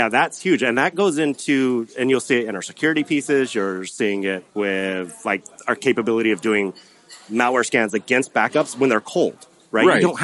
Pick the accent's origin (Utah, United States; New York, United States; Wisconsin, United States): Utah, United States; I'm from Utah. Take it easy.